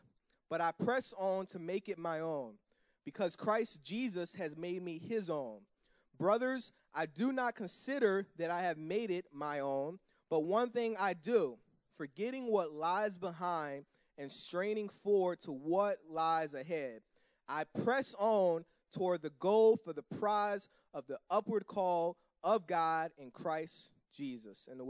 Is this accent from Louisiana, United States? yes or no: yes; Kenner, Louisiana, United States; by growing up in Kennebrook. So I'm like, this is great. I'm out of Kenner.